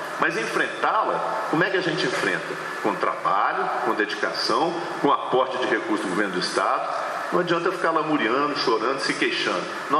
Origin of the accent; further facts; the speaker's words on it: Minas Gerais, Brazil; Me dá uma alegria grande como governador, mas mais do que governador, como mineiro